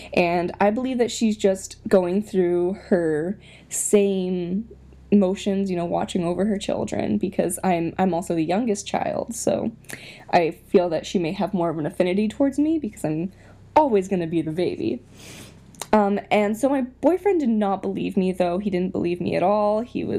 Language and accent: English; Maine, United States; Like I said, I'm from Maine